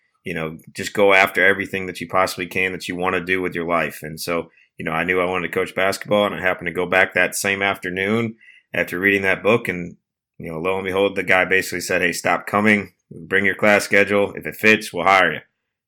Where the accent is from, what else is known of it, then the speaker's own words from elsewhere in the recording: Wisconsin, United States; also born or lived in Chicago area, United States; Grew up in the Midwest. I was born in Chicago area and lived outside Chicago for a while. And then when I was in third grade, my family decided we're going to move to a farm in Wisconsin. And so grew up on a farm